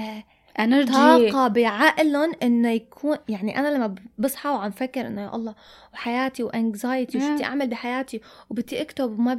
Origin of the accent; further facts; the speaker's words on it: Syria; moved away; أنا في عندي قرايبيني بسوريا لهلأ بسمع إنه أنا صلي طالعة من سوريا 12 سنة يمكن وما بروح كتير